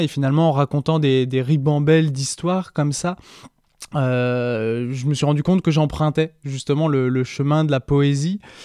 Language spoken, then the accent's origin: French; Pays de la Loire, France; born there; j'ai 25 ans, je réside à Laval et je suis né en Mayenne.